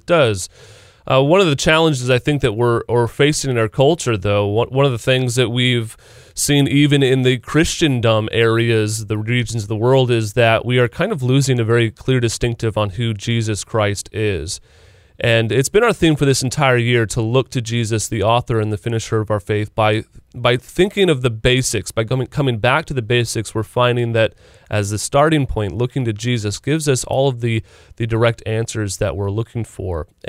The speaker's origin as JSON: {"language": "English", "region": "Midwest", "country": "United States", "tie": "born or raised there", "said": "I grew up in the Midwest and certainly have seen and traveled to the South"}